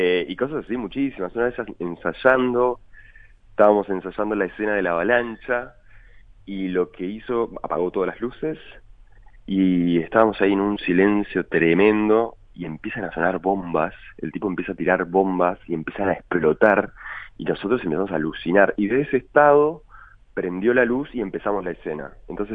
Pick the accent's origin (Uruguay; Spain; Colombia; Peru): Uruguay; Como actor uruguayo es muy difícil, a no ser que seas muy positivo, es muy difícil soñar con el cine.